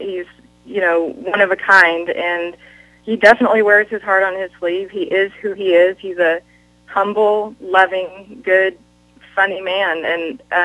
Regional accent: Pacific Northwest, United States; No, I'm from the Pacific Northwest.

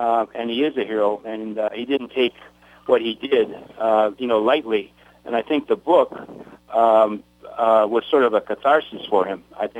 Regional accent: Thunder Bay, Ontario, Canada; in Thunder Bay, Canada, which is also my hometown

